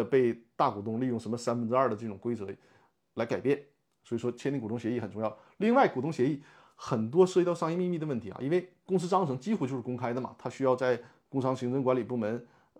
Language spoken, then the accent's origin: Chinese; Northeast China, China; accent: Northeastern Mandarin; 我用我们东北话讲就是连蒙带骗嘛